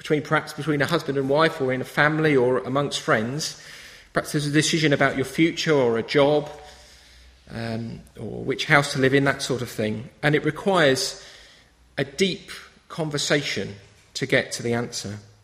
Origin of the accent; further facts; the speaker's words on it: England, United Kingdom; And I guess, particularly being British, English, most of us probably, there's something quite comforting about that, isn't there?